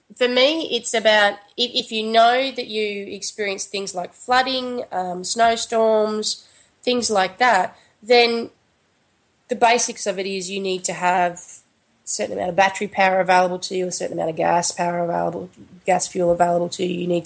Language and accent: English; Queensland, Australia; I grew up in Queensland and I have family that live in North Queensland.